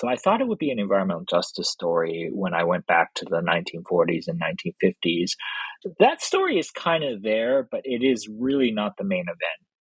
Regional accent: Los Angeles, California, United States; like I said, I grew up in Los Angeles, like everybody takes pot shots at Los Angeles for being smoggy and polluted.

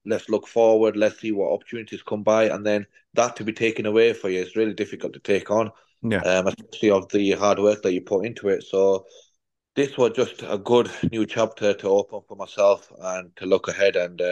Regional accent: United Kingdom; I am British, born, Pakistani.

